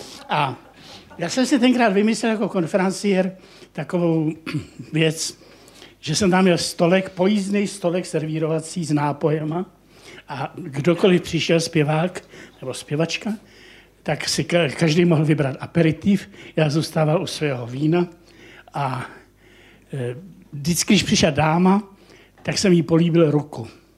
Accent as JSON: {"language": "Czech", "town": "Plzeň", "region": "Plzeň Region", "country": "Czechia", "tie": "born there", "said": "Kdykoliv přijedete do Plzně, tak pozdravujte v Avignonu, to je můj rodný dům."}